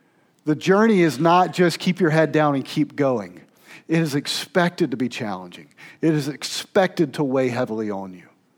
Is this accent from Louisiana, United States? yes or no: no; Georgia, United States; now in Ocala, United States; But I grew up in Middle Georgia, and I grew up in what I consider to be pretty deep South kind of area.